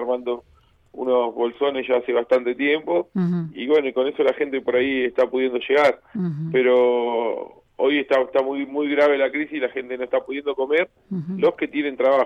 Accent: José C. Paz, Buenos Aires Province, Argentina; aparte nacido y criado acá en José Cepaz.

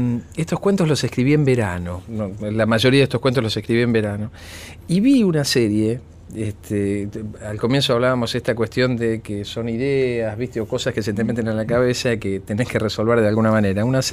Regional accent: Buenos Aires, Argentina; Pero Villa del Parque es mi barrio de origen, yo soy de Villa del Parque.

